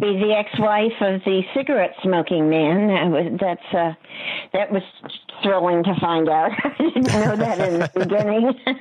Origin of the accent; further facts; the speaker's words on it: Bristol, South West England, United Kingdom; he found out I was from Bristol